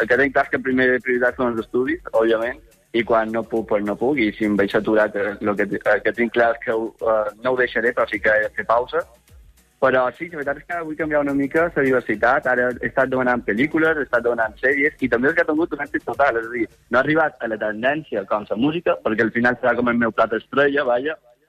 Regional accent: Sant Jordi, Balearic Islands, Spain; Jo estic visquent al centre, però sempre he estat d'un poble, de Sant Jordi, de tota la vida.

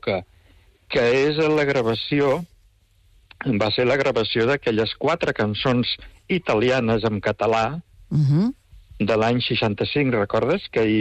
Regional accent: Barcelona, Catalonia, Spain; del Guinardó. El que passa que ara no truco des del Guinardó, sinó que truco des d'un poblet petit de la província de València, que es diu Quesa.

